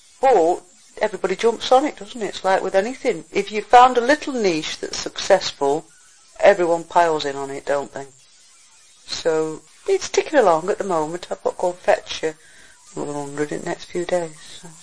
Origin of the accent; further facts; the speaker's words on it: Bakewell, East Midlands, United Kingdom; then I retired, came back, because I'm originally from Bakewell.